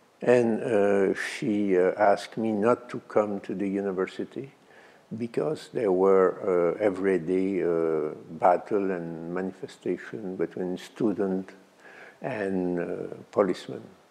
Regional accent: Canada; I was born in Canada, so it was the weather is very similar to the weather here. The winter are very long and very cold. And in my village, we have, during 2 weeks, 30 or 50 below zero.

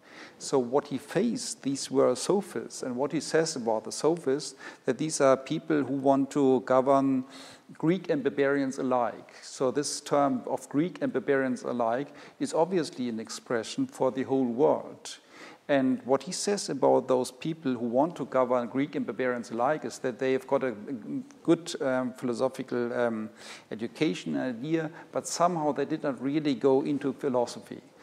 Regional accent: Germany; English is a second language; even though I'm from Germany, and Germany isn't too far from Russia in the end.

